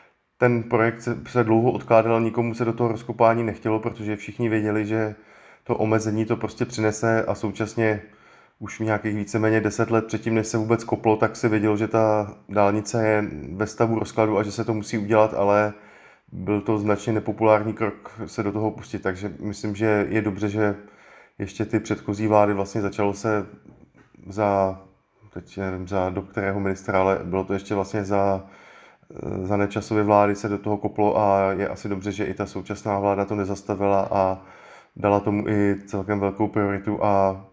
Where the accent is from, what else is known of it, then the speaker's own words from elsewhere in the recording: Liberec, Liberec Region, Czechia; Jelikož jsem z Liberce, příklad z Liberce